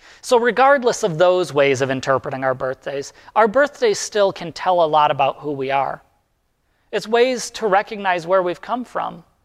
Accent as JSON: {"language": "English", "region": "Illinois", "country": "United States", "tie": "born there", "said": "Just because I was born in Illinois, it doesn't mean that I'm locked in for the rest of my life into rooting for the Bears or eating specific kinds of hot dogs"}